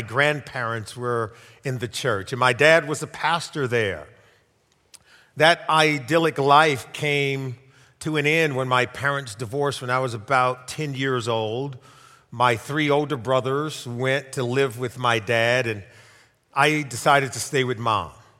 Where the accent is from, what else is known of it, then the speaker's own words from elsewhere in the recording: Compton, California, United States; I grew up in Compton, California. It was an environment that I desperately wanted out of.